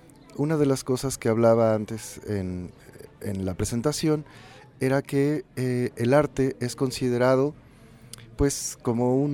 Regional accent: Mexico City, Mexico; Soy artista visual y vengo de la Ciudad de México.

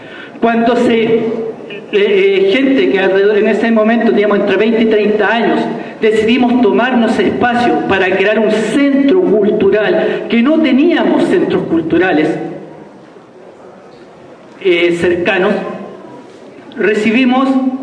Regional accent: Santiago, Santiago Metropolitan Region, Chile; born there; Yo nací en Santiago de Chile. Nací en un barrio pobre de Santiago de Chile, marginal.

